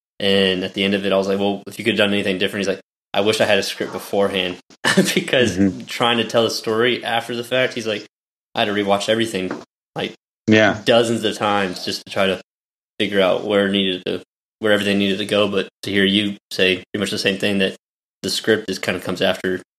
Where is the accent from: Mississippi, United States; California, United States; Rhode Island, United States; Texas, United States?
Texas, United States; Austin; I'm originally from Austin, so that, like, some of it looked, it kind of looked familiar at some parts